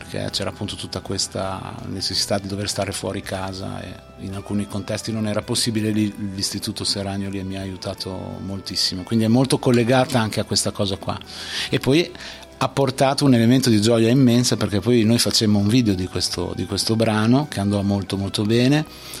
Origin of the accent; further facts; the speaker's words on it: Bologna, Emilia-Romagna, Italy; io sono bolognese, però da qualche anno vivo in provincia di Ferrara, quindi proprio sulla striscia del terremoto, quindi fra Ferrara e Modena.